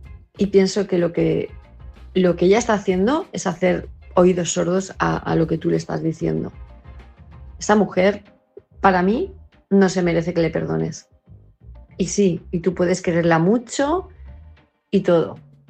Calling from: Palma de Mallorca, Balearic Islands, Spain; de Palma de Mallorca

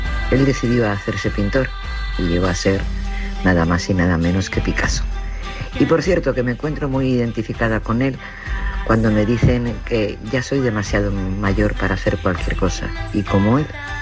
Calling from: Madrid, Community of Madrid, Spain; de Madrid.

